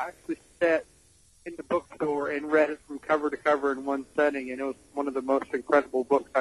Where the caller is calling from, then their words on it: Lexington, Kentucky, United States; Lexington, Kentucky.